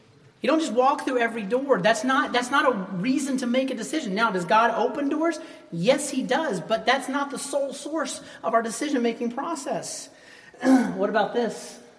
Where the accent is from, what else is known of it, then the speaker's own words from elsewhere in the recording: Alabama, United States; It was like studying, and I was from Alabama. We didn't have to study.